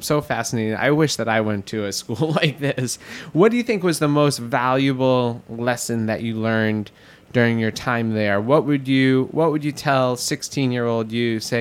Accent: Queens, New York, United States; Wow, that's an experience that growing up in Queens, I can say I never once had.

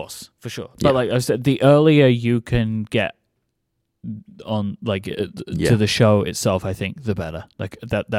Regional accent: Canada; I am Canadian

